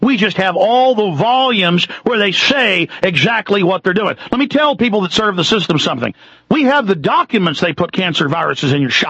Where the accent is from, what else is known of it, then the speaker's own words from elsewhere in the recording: Texas, United States; I grew up in Texas and born in Texas, and people let you in traffic, and I still do it, but more and more they don't.